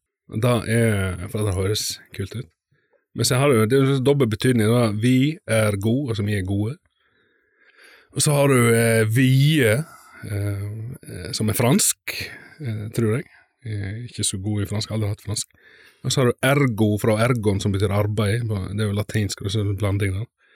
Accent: Kaupanger, Vestland, Norway; now in Rolsnes, Norway; Jeg er jo fra Kaupanger, fra Sogndal, så det er jo ikke, største plassen da. Men da jeg vokste opp på et byggefelt oppe i skogen der. Nå har jeg flyttet til Rolsnes på Skjærgården

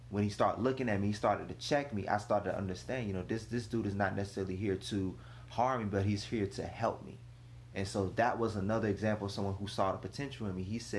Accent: Cincinnati, Ohio, United States; And I'm from Cincinnati, so where I'm from, you talking bad on people, or you talking against somebody.

